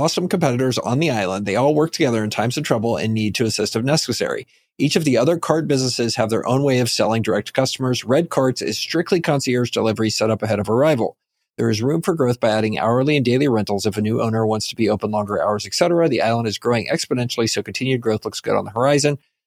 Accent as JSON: {"language": "English", "region": "Texas", "country": "United States", "said": "but I say that as a Texan."}